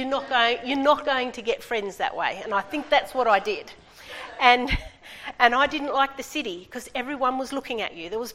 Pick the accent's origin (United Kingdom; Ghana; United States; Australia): Australia; Sydney, New South Wales; also born or lived in Ingham / Mount Fox; And I was born in Ingham. And for the first 5 years, I grew up on 105 acres on Mount Fox. Dad worked a lot. And around when I was about 5 years old, we moved down to Sydney.